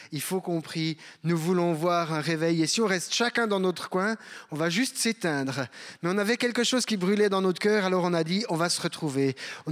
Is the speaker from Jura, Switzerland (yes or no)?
yes; Jura, Switzerland; also born or lived in Geneva; je viens du canton du Jura. J'habite à côté de Porrentruy dans un village qui s'appelle Cornolles. J'ai grandi dans cette région-là et puis ensuite j'ai fait mes études ici à Genève